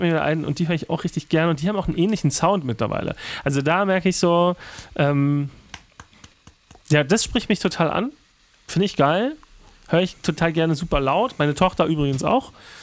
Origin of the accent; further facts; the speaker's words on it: East Germany, Germany; Ich bin Ostdeutscher.